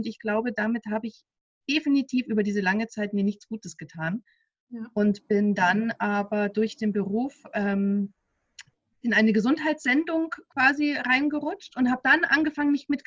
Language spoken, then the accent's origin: German; Munich, Bavaria, Germany; now in Wasserburg am Inn, Germany; ich komme aus München, wohne mittlerweile im wunderschönen Wasserburg am Inn in Oberbayern. Bin jetzt 38 Jahre alt